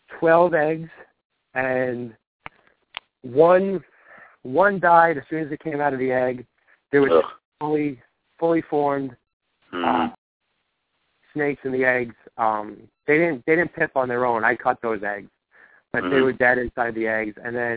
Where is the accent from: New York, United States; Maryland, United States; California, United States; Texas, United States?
New York, United States; New York City; I grew up in New York City, so I wasn't hiking in the woods, and I wasn't out looking for reptiles.